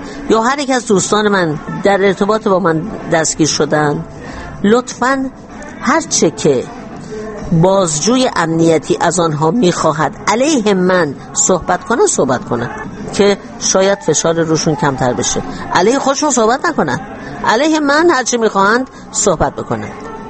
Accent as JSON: {"language": "Persian", "country": "Iran", "moved": "yes", "said": "من روزی که از ایران آمدم بیرون فکر کردم همه چیزم رو از دست دادم"}